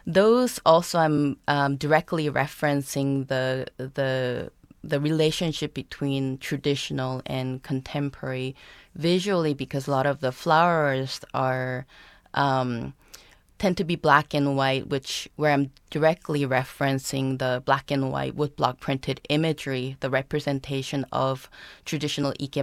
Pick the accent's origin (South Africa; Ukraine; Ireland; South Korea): South Korea; moved away as an adult; now in Lawrence, United States; I'm originally from Korea. I came to US in 98 to study painting and printmaking at Rhode Island School of Design.